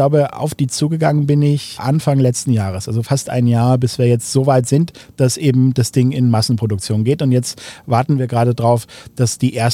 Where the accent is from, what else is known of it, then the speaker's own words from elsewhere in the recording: Munich, Bavaria, Germany; Wir sind aus München